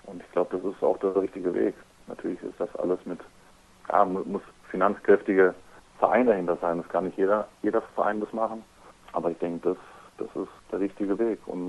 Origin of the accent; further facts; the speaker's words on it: Freiburg, Baden-Württemberg, Germany; also ich und meine Frau, wir kommen ja beide aus Freiburg. Wir sind jetzt eben wegen dem Handball hierher gezogen.